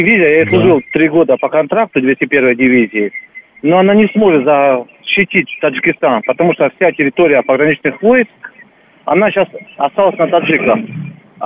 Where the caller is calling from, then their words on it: Moscow, Russia; из Москвы